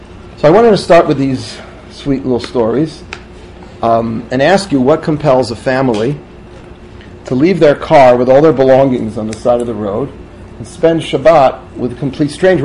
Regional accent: Aurora, Illinois, United States; The chassid used to work in my hometown of Aurora. Help. In Illinois, A-U-R-O-R-A. Thank you, Illinois.

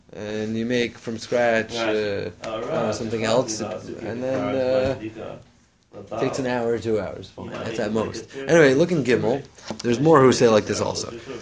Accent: West Orange, New Jersey, United States; I'm from West Orange, a town New Jersey.

